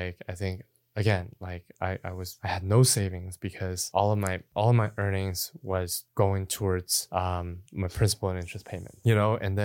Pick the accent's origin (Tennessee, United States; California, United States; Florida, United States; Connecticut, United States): California, United States; Arcadia; I grew up in Arcadia.